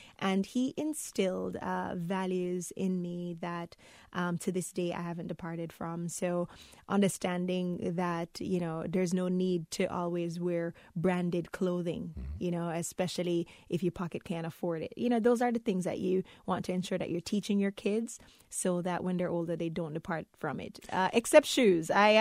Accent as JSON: {"language": "English", "country": "Jamaica", "tie": "born or raised there", "said": "Growing up in Jamaica was a fun experience. You know, I constantly think about it as being an island girl."}